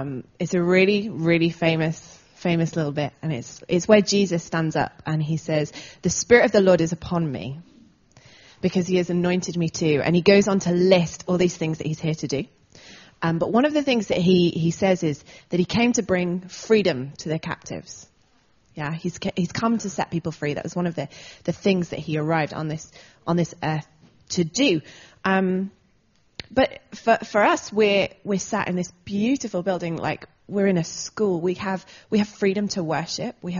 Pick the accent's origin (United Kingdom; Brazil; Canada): United Kingdom; England; You'll pick up an English twang to my accent because I've been living in Bristol. I am originally English, so I've been living in Bristol for the last 6 years.